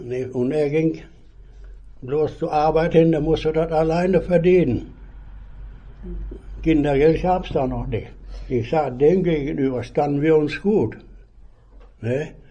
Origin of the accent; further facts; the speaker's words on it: Bornholz, Germany; born there; Geboren bin ich in Bornholz, einen Kilometer weiter, wo ich jetzt wohne.